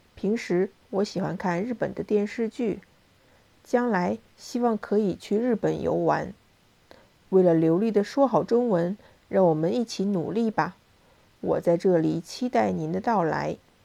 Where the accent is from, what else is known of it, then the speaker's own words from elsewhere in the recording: China; Japanese is a second language; 私は中国の高層省の出身で、日本語能力試験一級資格を持っています。